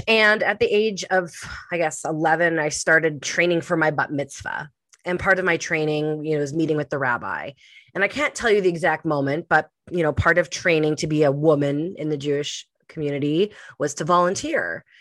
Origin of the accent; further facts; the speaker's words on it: Winnipeg, Manitoba, Canada; now in Kamloops, Canada; Born and raised in Winnipeg, I am now in Kamloops, British Columbia, just moved from Pemberton, BC.